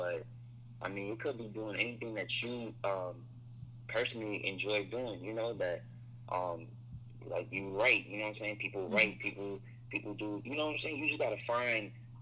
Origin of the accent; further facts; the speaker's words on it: New York, United States; Yeah. So, you know, like I said, I'm from New York and shit.